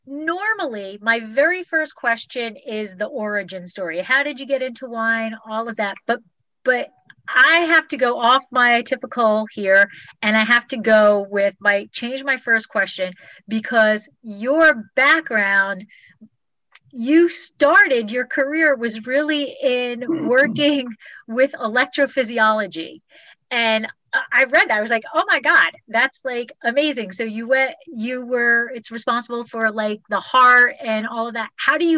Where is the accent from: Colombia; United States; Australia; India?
United States; New Jersey; now in Fresno, United States; So again, we're originally from New Jersey. My husband and I are from New Jersey, but we have the winery in Paso